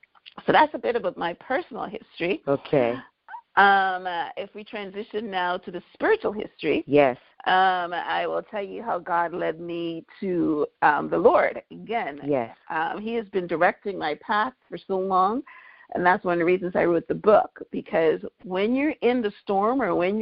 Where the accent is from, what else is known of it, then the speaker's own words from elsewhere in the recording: Guyana; born there; I was born in Guyana, and for our listeners that don't know where that okay. is a country in South America.